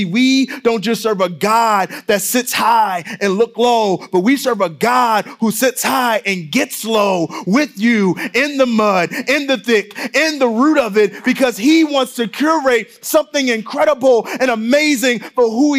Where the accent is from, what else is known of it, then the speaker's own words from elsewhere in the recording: Baltimore, Maryland, United States; now in Indiana, United States; I grew up in Baltimore. So it's 98% Black. I always had Black teachers. We had a Black mayor.